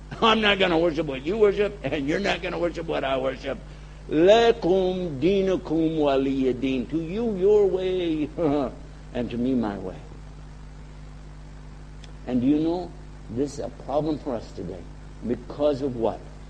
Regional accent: Texas, United States; I'm from Texas, and in Texas, we have the best politicians money can buy.

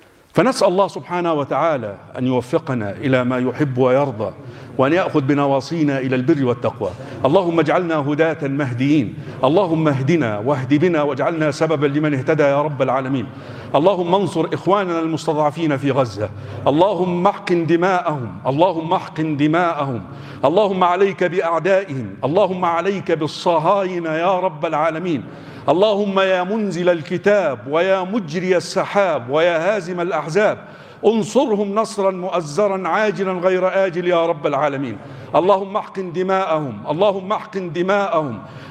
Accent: Egypt; I come from Egypt

